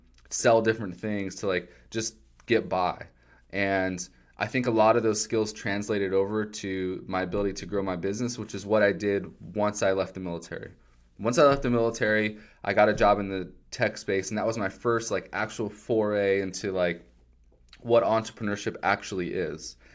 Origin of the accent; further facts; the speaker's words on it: California, United States; So I'm from California originally, grew up in Southern California, pretty poor background.